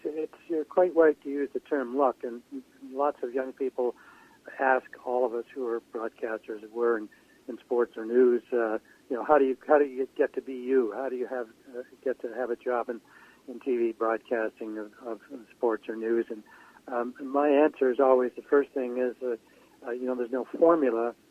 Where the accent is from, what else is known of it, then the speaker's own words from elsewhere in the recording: Toronto, Ontario, Canada; also born or lived in Winnipeg / Ottawa / Montreal; Yes, I grew up in Toronto after brief stops as an infant, born in Winnipeg and during the war years in Ottawa, and then a few years afterwards in Montreal